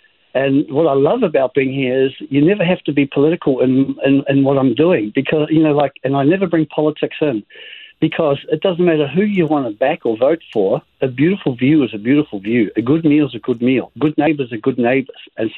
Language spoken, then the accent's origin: English; New Zealand; now in United States; where are you from? I'm from New Zealand. Why did you come here? And I just have to bite my lip and say, oh, because my wife's from here.